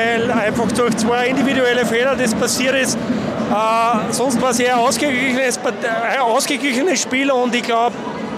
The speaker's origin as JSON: {"language": "German", "region": "Upper Austria", "country": "Austria", "said": "als Oberösterreicher"}